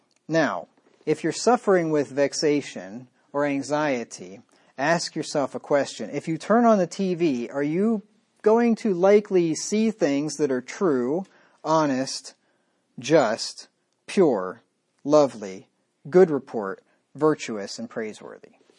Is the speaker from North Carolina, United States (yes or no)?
no; Pennsylvania, United States; moved away as an adult; now in Missouri, United States; I've lived in Missouri longer than I have lived in any other place since I moved from Pennsylvania, where I was born 23 years ago after graduating high school.